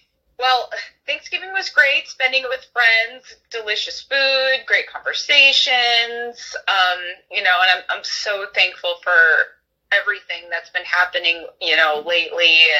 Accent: Minnesota, United States; now in Los Angeles, United States; growing up in Minnesota, because, you know, it snows like crazy there in the winter, and it was weird the first year being here in LA on winter.

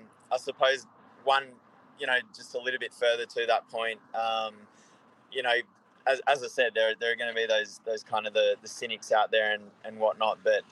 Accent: Australia; I'm an Australian that somehow manages to find himself in Brighton for the first time.

